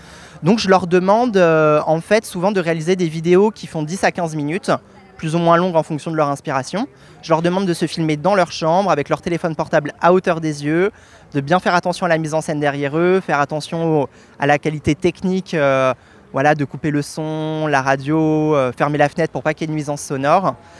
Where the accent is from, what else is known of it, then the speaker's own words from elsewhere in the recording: Brittany, France; moved away as an adult; now in Paris, France; j'ai 32 ans et je suis un artiste vidéaste français. Donc je suis originaire de Bretagne et ça fait une dizaine d'années maintenant que je vis à Paris.